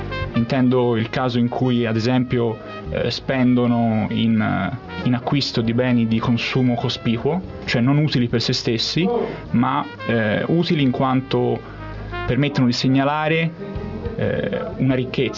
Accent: Florence, Tuscany, Italy; io sono nato e cresciuto a Firenze, dove ho fatto l'università

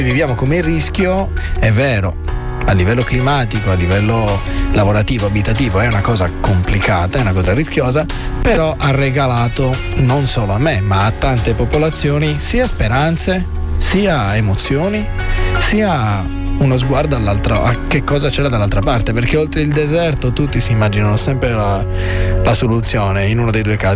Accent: Sardinia, Italy; però pensiamo un attimo a noi che siamo sardi

